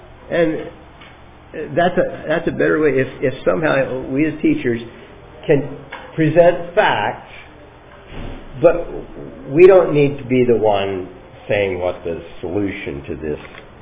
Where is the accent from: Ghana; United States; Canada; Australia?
United States; California; I'm from California, so that's kind of a sensitive subject.